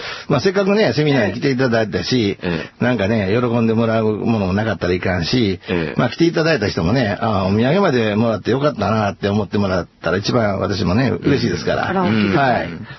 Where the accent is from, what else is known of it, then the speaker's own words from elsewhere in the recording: Kansai, Japan; 私たちは関西人はね